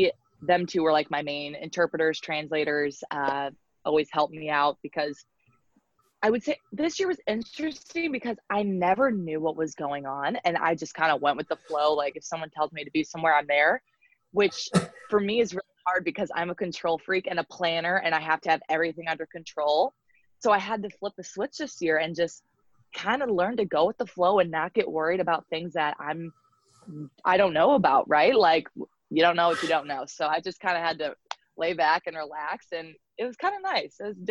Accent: United States; now in Russia; So it was me as an American.

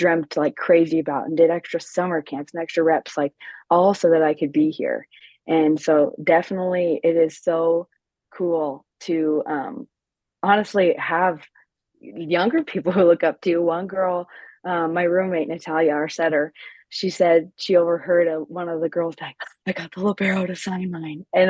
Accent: Coeur d'Alene, Idaho, United States; I'm from Coeur d'Alene, so it's not that far of a drive

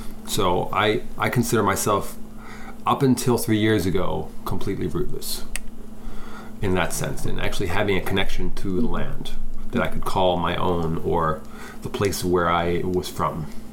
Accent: Pennsylvania, United States; born there; also born or lived in Heath; Like, I grew up in a big family, but I was born outside of Philly in a little cottage in the woods.

